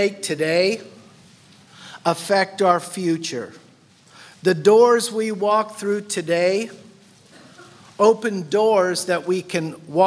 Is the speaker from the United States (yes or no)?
yes; California, United States; You know, I come from California, the San Francisco Bay Area, like Jerry.